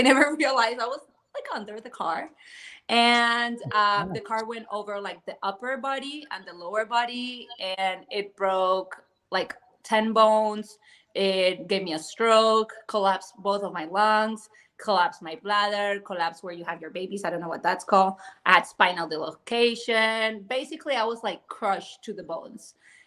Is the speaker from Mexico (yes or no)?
no; Cali, Valle del Cauca, Colombia; moved away as an adult; now in United States; I am originally born and raised in Colombia.